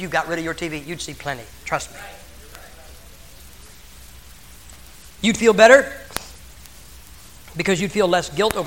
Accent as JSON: {"language": "English", "town": "Massillon", "region": "Ohio", "country": "United States", "said": "Listen, man, I'm from Massillon, Ohio. Our high school football stadium seats 26,000 people. We like football."}